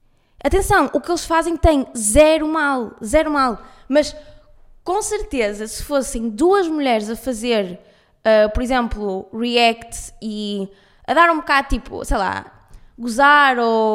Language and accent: Portuguese; Porto, Norte, Portugal; accent: Porto; now in Lisbon, Portugal; depois ainda por cima com o sotaque do Porto em Lisboa